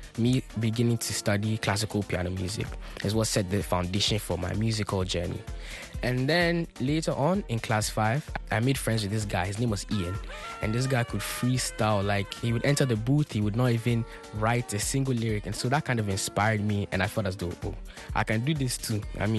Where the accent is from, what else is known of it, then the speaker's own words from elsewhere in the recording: Accra, Greater Accra, Ghana; I come from Accra, Ghana. I'm 16 years old.